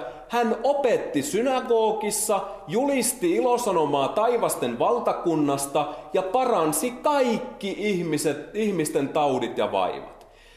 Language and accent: Finnish; Alajärvi, South Ostrobothnia, Finland; Vaikka mä oon Alajärveltä, niin mä en tunne näitä termejä.